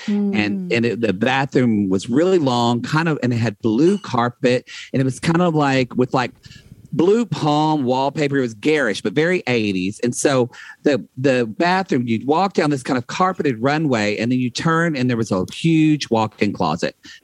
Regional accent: Oklahoma, United States; growing up in Oklahoma, I was probably, as a kid who was obsessed with Wonder Woman

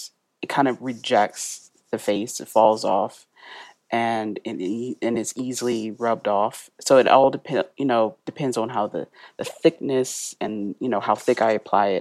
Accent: Mississippi, United States; And we're all from Mississippi.

